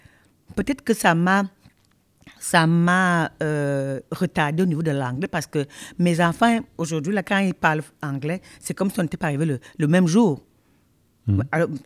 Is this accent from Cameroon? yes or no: yes; Cameroon; now in Canada; je suis parti du Cameroun. Du Cameroun, on connaissait seulement Montréal, Québec.